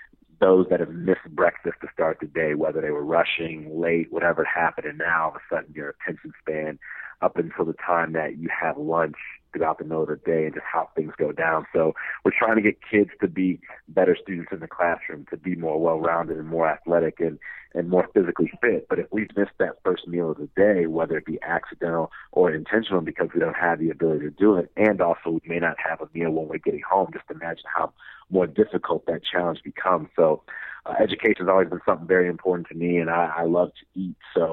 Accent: Chicago, Illinois, United States; here in Chicago, my hometown, where I come to every offseason

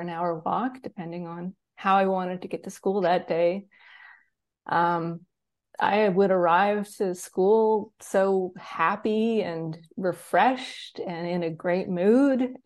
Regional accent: Canada; Where I grew up in Canada, you could easily and safely ride your bike everywhere.

